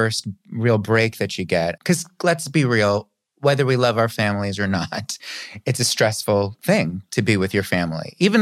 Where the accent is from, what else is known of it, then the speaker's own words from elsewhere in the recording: Florida, United States; also born or lived in Long Island; Technically, I'm a New Yorker. I was born on Long Island, but then we moved to South Florida. See, I still say Florida, when I was about 9 years old, and then stayed there for 11 years.